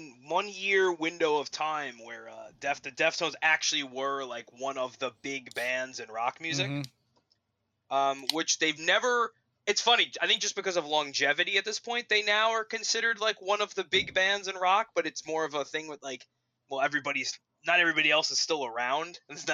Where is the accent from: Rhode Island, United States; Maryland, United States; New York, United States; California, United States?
New York, United States; Long Island; Yeah, I'm Long Island.